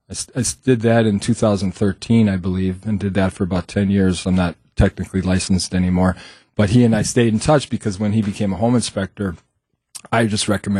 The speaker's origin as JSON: {"language": "English", "town": "Milwaukee", "region": "Wisconsin", "country": "United States", "tie": "born or raised there", "said": "I was born in Milwaukee, raised in Milwaukee."}